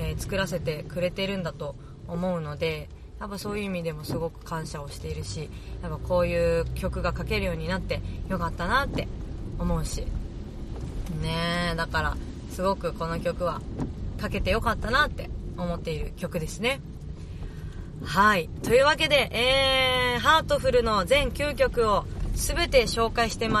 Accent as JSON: {"language": "Japanese", "region": "Tokyo", "country": "Japan", "tie": "born or raised there", "said": "東京が私のずっと生まれ育ったところだから"}